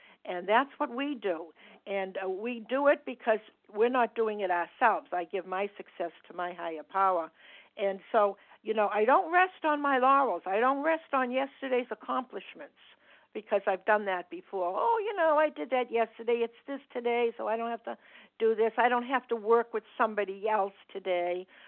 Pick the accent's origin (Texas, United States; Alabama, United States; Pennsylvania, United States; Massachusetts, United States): Massachusetts, United States; I'm from Massachusetts.